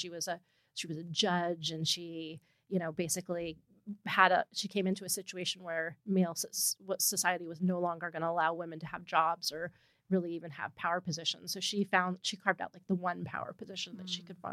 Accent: California, United States; I grew up in the East Bay

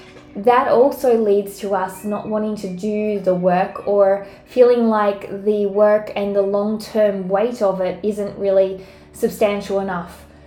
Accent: Australia; although I'm Australian.

